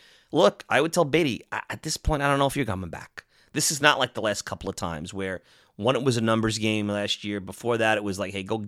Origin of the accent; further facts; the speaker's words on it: Brooklyn, New York, United States; accent: Brooklynese; I grew up in Brooklyn with Brooklynese, and now I got two decades of a Long Island, Long Islandese. You put it together, you got Brooklyn, Long Islandese, and that away you go.